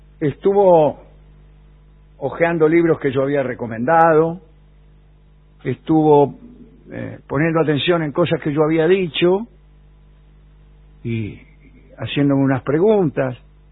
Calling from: Montevideo, Uruguay; de Montevideo.

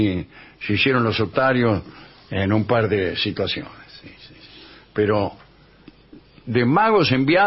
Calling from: Alicante, Valencian Community, Spain; de Alicante. Aquí en España sí que tenemos en los edificios una especie de galpón que llamamos trastero.

